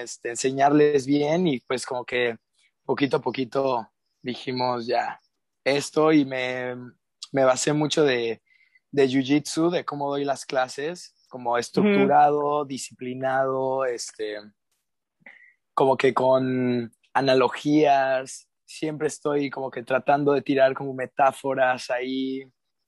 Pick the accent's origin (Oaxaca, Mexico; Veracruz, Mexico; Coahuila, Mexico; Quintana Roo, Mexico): Quintana Roo, Mexico; Playa del Carmen; born there; nosotros, mi hermano y yo, nacimos en Playa del Carmen y mi papá y mi mamá ya habían venido aquí a Puerto hace muchísimos años